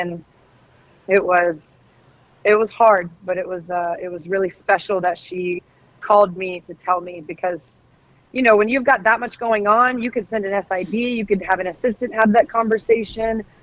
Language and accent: English; Georgia, United States; and I grew up in Georgia, so I went to Maya Moore's high school basketball games